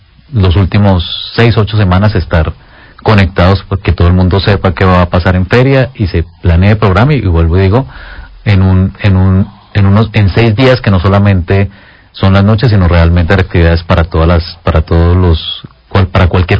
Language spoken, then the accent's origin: Spanish; Cali, Valle del Cauca, Colombia; Que nos sentamos orgullosos de, como caleños